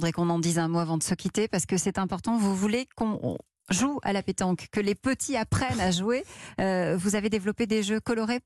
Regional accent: Southern France, France; chez moi, on dit pas la pétanque, hein, je suis du Sud, mais on dit on joue aux boules.

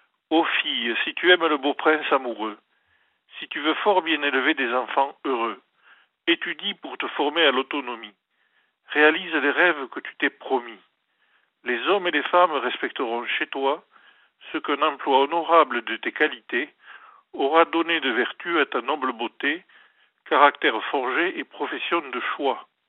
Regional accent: Southwest France, France; accent: Sud-Ouest; C'est l'accent du Sud-Ouest.

